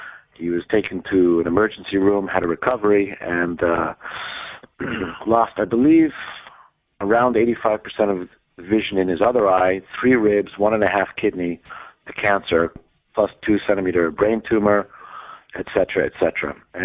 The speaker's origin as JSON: {"language": "English", "town": "Palo Alto", "region": "California", "country": "United States", "tie": "born or raised there", "also_born_or_lived": "London, United Kingdom", "said": "I lived in Palo Alto / Stanford from the age of 7 to 18 in California. So I was headhunted by my hometown"}